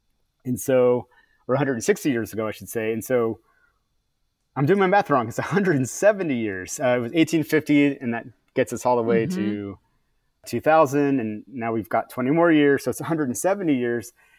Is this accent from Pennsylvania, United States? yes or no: no; California, United States; And the rain comes, as a Californian, basically your rain comes in the winter.